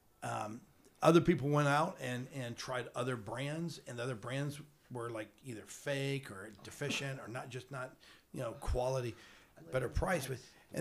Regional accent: Atlanta, Georgia, United States; I really want to get back to Atlanta eventually because I'm born and raised in Atlanta. I'm 52 years old.

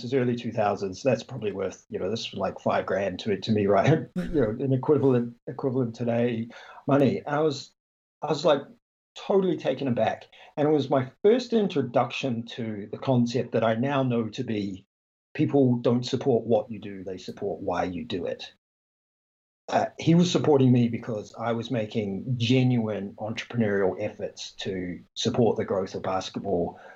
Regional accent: New Zealand; the short of it is I grew up in New Zealand, played basketball from the earliest age I can remember

